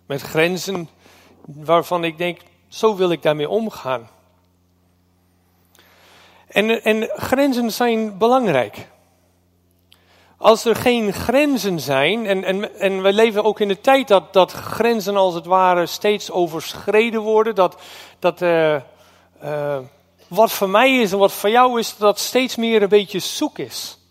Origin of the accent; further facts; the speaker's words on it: Canada; now in Netherlands; ik kom uit Canada en vorig jaar waren we weer. En toen zei ik van, nou, dit is mijn thuis. Maar uit Huizenmede is waar ik woon, Noord-Groningen.